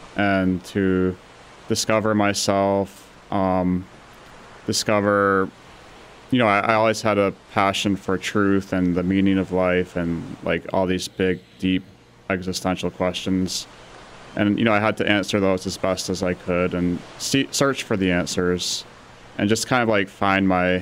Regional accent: Pittsfield, Massachusetts, United States; Yeah, I grew up in Pittsfield.

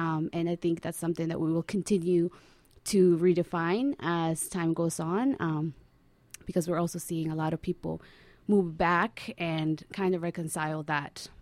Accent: Guatemala; now in Spokane, United States; I was born and raised in Guatemala and lived half my life there and half my life here.

